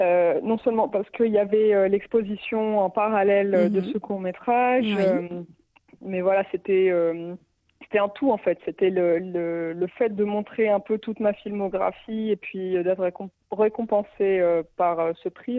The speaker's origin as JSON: {"language": "French", "country": "Morocco", "tie": "born or raised there", "also_born_or_lived": "Paris / London", "said": "Moi, je suis née et j'ai grandi au Maroc, donc on va dire que c'est d'abord ma première culture."}